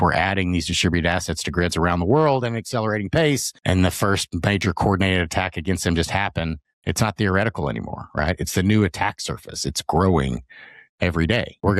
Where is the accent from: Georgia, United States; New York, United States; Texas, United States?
Texas, United States; There's a reason why everybody gives us a hard time. I'm from Texas.